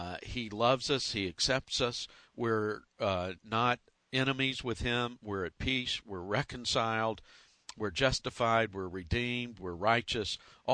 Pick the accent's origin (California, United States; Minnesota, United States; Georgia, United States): Georgia, United States; Well, and even in the Deep South, I grew up in Georgia, and mm-hmm.